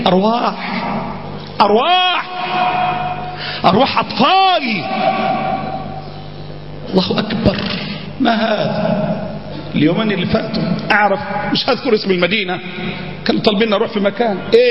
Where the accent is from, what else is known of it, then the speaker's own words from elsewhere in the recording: Egypt; ده أنا مصري